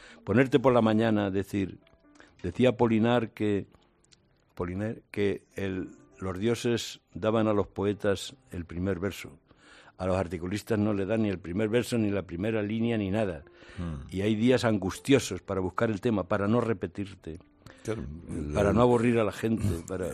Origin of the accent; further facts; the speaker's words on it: Mariana, Castilla-La Mancha, Spain; No, bueno, no soy ni de Cuenca, soy de una aldea. Se llama Mariana, que está cerca de la Ciudad Encantada